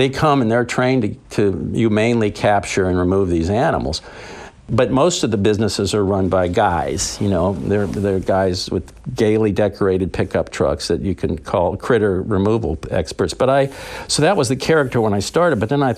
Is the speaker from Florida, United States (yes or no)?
yes; Florida, United States; growing up in Florida, I always end up rooting for Mother Nature.